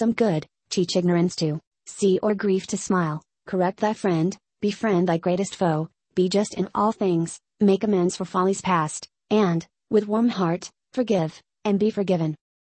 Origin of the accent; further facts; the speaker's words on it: San Bernardino, California, United States; born there